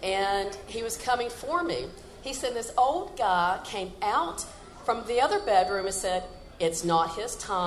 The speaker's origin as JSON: {"language": "English", "region": "West Virginia", "country": "United States", "tie": "born or raised there", "lives_now": "South Carolina, United States", "said": "West Virginia. But originally, the house my dad built in West Virginia, I grew up in, into adulthood."}